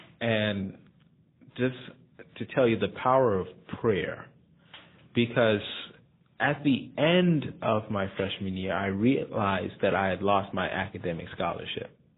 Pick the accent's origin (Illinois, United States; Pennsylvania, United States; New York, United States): New York, United States; Bronx; moved away as an adult; now in Huntsville, United States; I'm away from home. I came from the Bronx now, all the way to Huntsville, Alabama. Different culture, meeting new people.